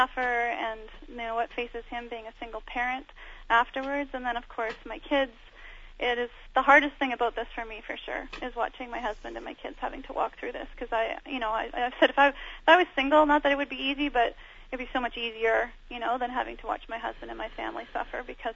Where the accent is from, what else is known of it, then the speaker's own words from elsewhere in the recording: London, Ontario, Canada; now in Vancouver, Canada; Actually, in Southern Ontario. I was born in London. My parents went to school there, and that's where I was born and raised.